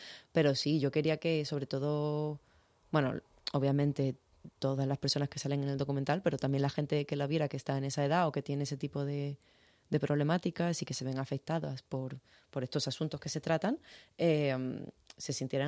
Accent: Sweden; now in Spain; Sí, yo soy originariamente, yo nací en Geleftio, que es una ciudad, bueno, soy de un pueblo que se llama Bureo, que pertenece a Geleftio, que es una ciudad que está al norte de Suecia, y nací allí, pero mi padre es cordobés y sevillano

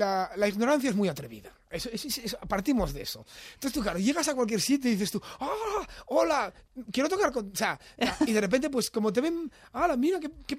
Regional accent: Oviedo, Asturias, Spain; moved away as an adult; 19 años. Estaba en Asturias. Hombre, Asturias es pequeñito. Asturias es una... Yo soy de Oviedo y musicalmente, pues, está limitado.

